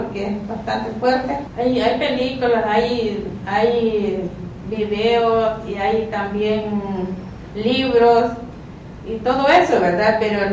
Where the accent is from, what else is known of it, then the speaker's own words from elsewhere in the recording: Morazán, El Salvador; soy de Morazán, de Oriente, del país de El Salvador.